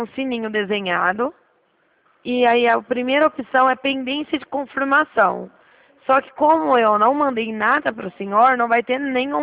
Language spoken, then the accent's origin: Portuguese; Dracena, São Paulo, Brazil; Eu sou de São Paulo, Dracena.